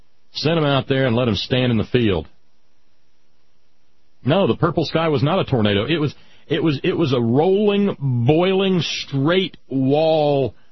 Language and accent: English; Beaumont, Texas, United States; noting, Beaumont, no kidding, my hometown.